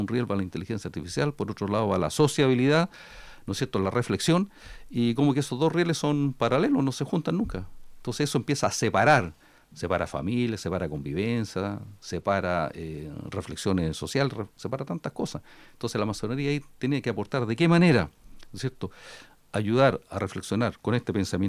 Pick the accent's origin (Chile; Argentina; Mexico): Chile; Cauquenes, Maule; Yo soy de Cauquenes